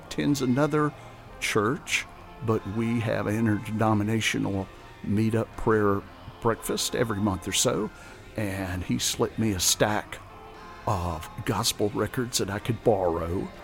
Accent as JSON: {"language": "English", "town": "Troy", "region": "Alabama", "country": "United States", "tie": "born or raised there", "said": "although their lead singer … was from Troy, Alabama, my hometown as well."}